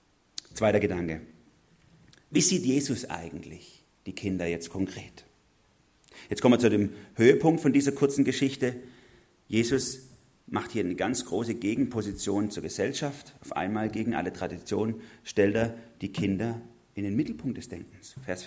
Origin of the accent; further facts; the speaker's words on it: Germany; Und hier können wir als Deutsche ganz sicher sehr viel davon lernen.